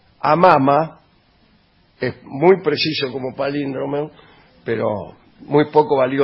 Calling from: Alicante, Valencian Community, Spain; de Alicante.

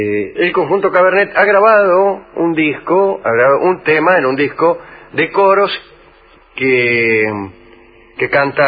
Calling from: Caballito, Buenos Aires, Argentina; de Caballito.

